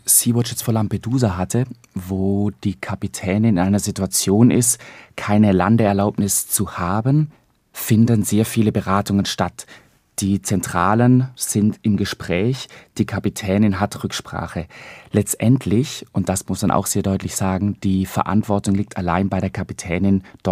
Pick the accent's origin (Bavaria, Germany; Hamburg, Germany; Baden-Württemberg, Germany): Baden-Württemberg, Germany; accent: Lake Constance; Sie hören ein bisschen von meinem Akzent, ich komme vom Bodensee.